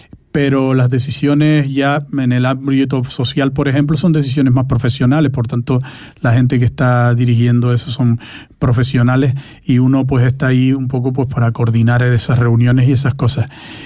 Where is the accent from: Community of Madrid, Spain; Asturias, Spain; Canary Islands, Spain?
Canary Islands, Spain; Tenerife; moved away as an adult; now in Fuerteventura, Spain; Entonces yo en Tenerife llevaba 26 años de mi vida, y ahora llevo aquí 26 años y 8 meses. Por tanto, ya soy majorero